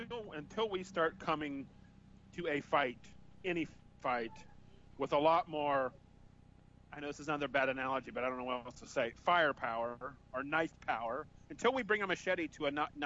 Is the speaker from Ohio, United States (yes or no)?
yes; Ohio, United States; I'm from Ohio. I'm a marginal Cleveland fan